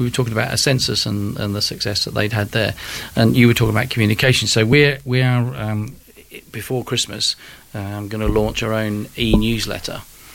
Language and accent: English; Brading, South East England, United Kingdom; so when I was young and I grew up, I was born in Brading on the island